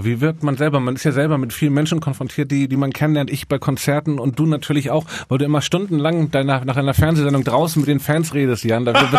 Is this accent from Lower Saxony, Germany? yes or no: no; Hamburg, Germany; ich komme ja aus Hamburg. Da gibt's die kleinen karamellisierten Kartoffeln dazu.